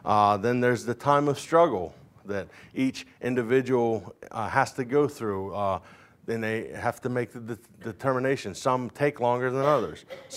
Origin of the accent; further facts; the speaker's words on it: United States; I'm American. Right? I ain't no German. I might have German in me, but I ain't German. Right? I'm American.